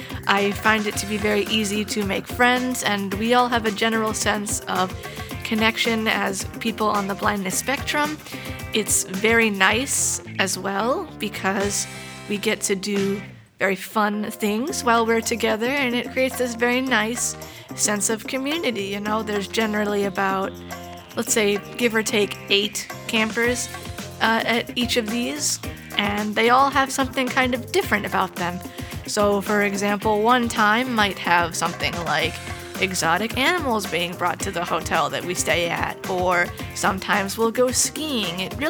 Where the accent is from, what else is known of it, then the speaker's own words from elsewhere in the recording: Cambridge, Massachusetts, United States; I'm from Cambridge, Massachusetts